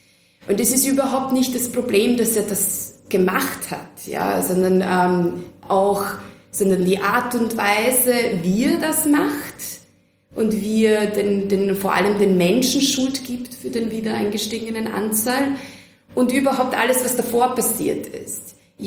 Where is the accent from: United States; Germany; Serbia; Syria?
Serbia; Ich war noch nie in Mailand, bin eine Serbin.